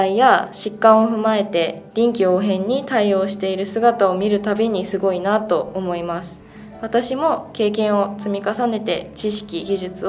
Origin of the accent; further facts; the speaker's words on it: Muroran, Hokkaido, Japan; 室蘭に実家があって、出身は室蘭ですね、ずっと。